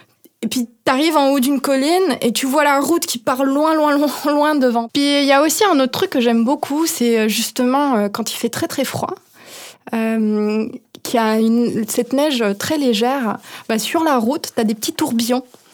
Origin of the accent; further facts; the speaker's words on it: Grand Est, France; moi, je viens de l'Est de la France, je viens des Vosges, de l'Alsace.